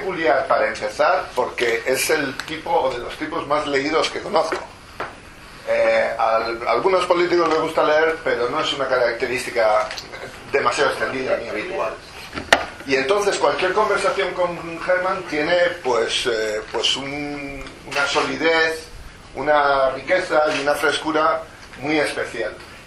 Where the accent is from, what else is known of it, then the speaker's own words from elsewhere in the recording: Spain; Tenemos lealtades a nuestra patria, España. Somos españoles. Vivimos aquí, nuestras familias prosperan aquí. Pero tenemos una lealtad al Estado de Israel. Es una lealtad al Estado de los judíos, a nuestro hogar espiritual.